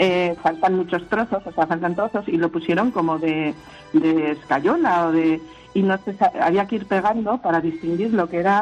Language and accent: Spanish; Artajona, Navarre, Spain; Mire, yo quiero hablarle de una fortificación que hay en mi pueblo, que es en Artajona, que se llama El Cerco.